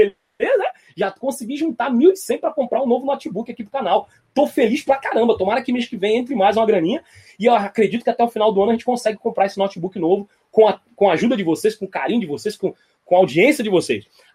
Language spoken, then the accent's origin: Portuguese; Rio Claro, São Paulo, Brazil; Eu sou de Rio Claro, São Paulo.